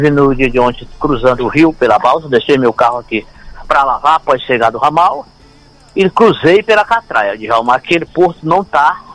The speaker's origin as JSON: {"language": "Portuguese", "region": "Acre", "country": "Brazil", "said": "eu, que sou do interior, sou do Rio Iaco, do Seminal Porongaba."}